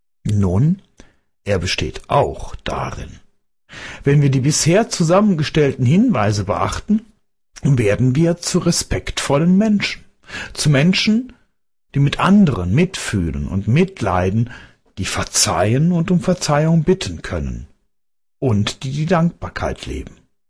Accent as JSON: {"language": "German", "region": "North Rhine-Westphalia", "country": "Germany", "said": "Bei uns am Niederrhein, wo ich herkomme"}